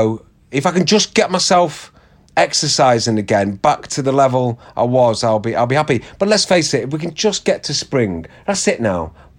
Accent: St Annes, North West England, United Kingdom; I was filming in pretty much my hometown. My mum and dad were on my local pier, St. Anne's Pier.

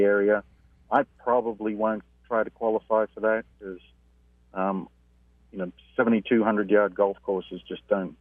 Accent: Australia; back when I was a 14-year-old growing up in Australia

